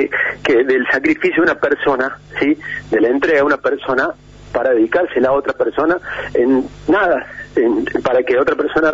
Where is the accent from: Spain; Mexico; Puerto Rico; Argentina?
Argentina; soy el único argentino que logró hacer los cuatro desiertos en un año